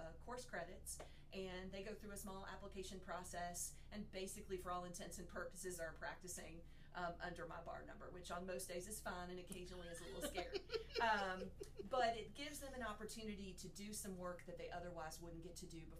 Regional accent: Lexington, Kentucky, United States; I'm actually originally from here. So I was born and raised in Lexington. My family moved around a bit. I came back here for high school.

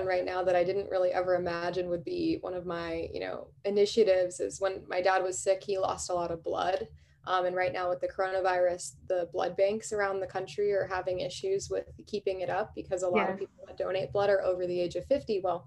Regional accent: Hot Springs, South Dakota, United States; it was the first year in 72 years that they didn't host the competition in my hometown of Hot Springs. So it was the first event that I got to go home to.

